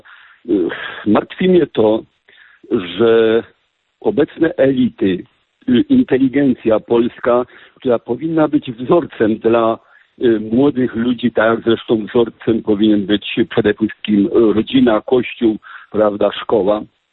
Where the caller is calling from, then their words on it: Chicago, Illinois, United States; Ja z Chicago.